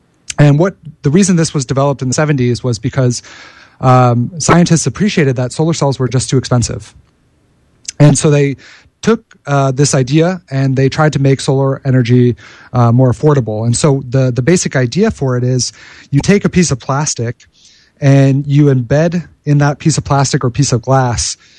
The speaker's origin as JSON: {"language": "English", "region": "Massachusetts", "country": "United States", "tie": "born or raised there", "said": "I grew up around a big city. I grew up just outside of Boston."}